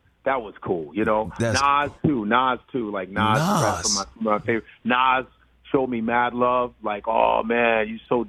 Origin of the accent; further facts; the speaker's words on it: Chicago, Illinois, United States; growing up in Chicago, I would stay up later than most kids. And my father would be like, and, you know, I'm Nigerian.